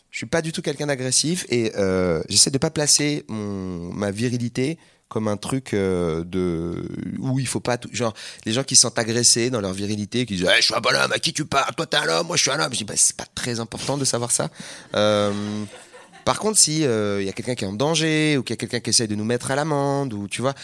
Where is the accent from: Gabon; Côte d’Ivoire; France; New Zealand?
France; Île-de-France; Moi j'ai grandi en Seine-Saint-Denis, donc Je suis imprégné par la petite culture des mots, mais je suis pas une caille du tout.